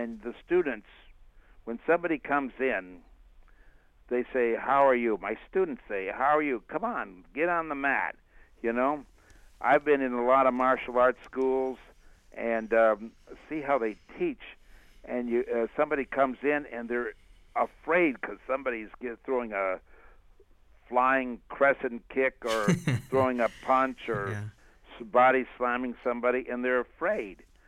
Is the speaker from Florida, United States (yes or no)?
no; Los Angeles, California, United States; we couldn't have it in Los Angeles, which was my hometown